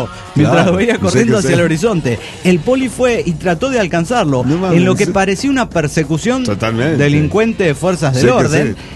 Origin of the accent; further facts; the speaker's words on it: Cochabamba, Bolivia; de Cochabamba, Bolivia.